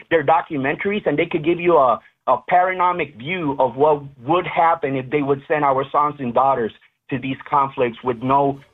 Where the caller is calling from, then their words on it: Puerto Rico; I'm calling here from the Caribbean and from Puerto Rico and listening to you from Texas